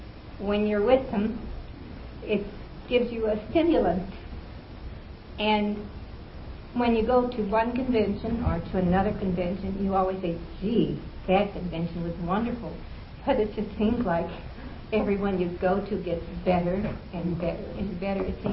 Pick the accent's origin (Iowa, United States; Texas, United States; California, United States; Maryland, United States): California, United States; Los Angeles; from Los Angeles.